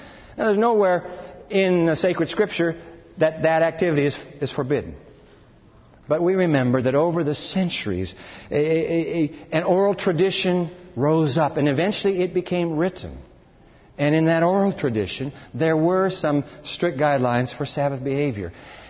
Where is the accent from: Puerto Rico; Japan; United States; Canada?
Japan; I climbed Mount Fuji when I was a kid and growing up in Japan.